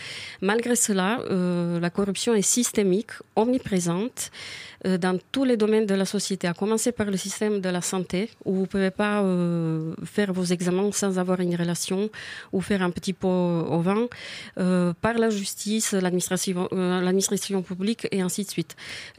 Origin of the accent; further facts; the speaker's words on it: Serbia; la gare ferroviaire de Novi Sad, il s'agit de la deuxième ville de mon pays natal